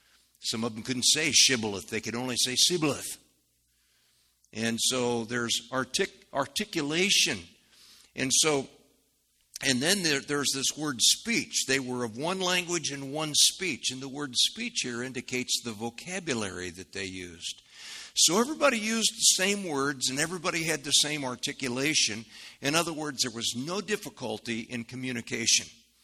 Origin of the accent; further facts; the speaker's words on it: Midwest, United States; And because we're from the Midwest, right? We have pure speech here.